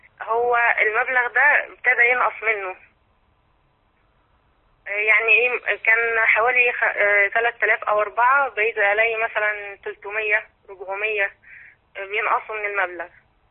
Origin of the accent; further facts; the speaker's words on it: Ismailia, Ismailia Governorate, Egypt; انا من الاسماعيليه